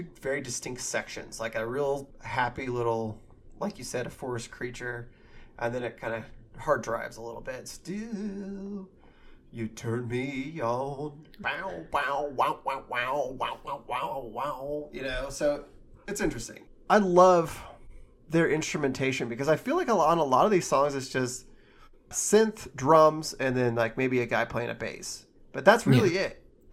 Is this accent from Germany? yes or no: no; United Kingdom; I'm British.